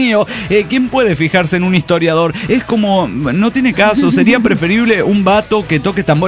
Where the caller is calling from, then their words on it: Rosario, Santa Fe, Argentina; En Rosario, Argentina.